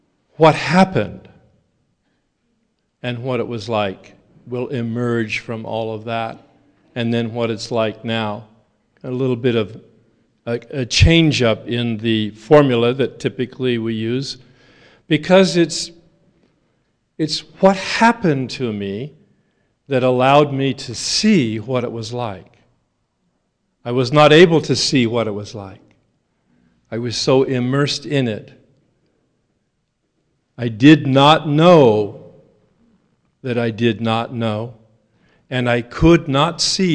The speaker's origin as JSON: {"language": "English", "town": "Los Angeles", "region": "California", "country": "United States", "said": "It's interesting because this is my weather. I come from Los Angeles."}